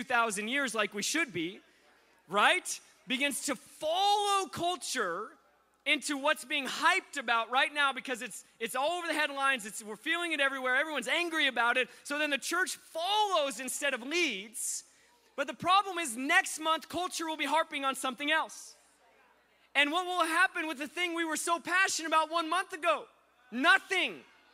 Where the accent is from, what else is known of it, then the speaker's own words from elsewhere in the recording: Alaska, United States; now in Hawaii, United States; I'm from Alaska. We didn't have camps. I don't know. It's like a cultural phenomenon I never understood till I moved to, well, no, I live in Hawaii.